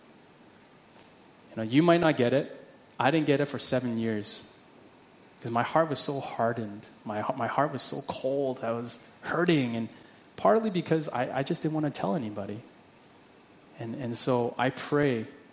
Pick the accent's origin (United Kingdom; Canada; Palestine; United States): Canada; Vancouver, British Columbia; where I grew up in Vancouver. It's a ring of fire. We're always in constant danger of earthquakes.